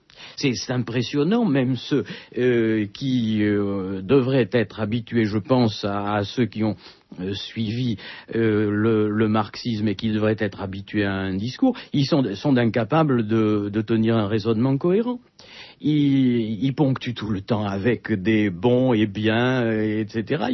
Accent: Bordeaux, Nouvelle-Aquitaine, France; Je suis né à Bordeaux et que c'est mon lieu, que je n'ai jamais voulu devenir parisien

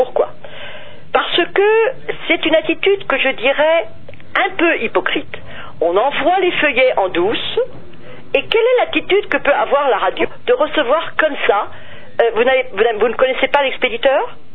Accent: Hauts-de-France, France; Je suis du Nord, quand même, donc j'adore.

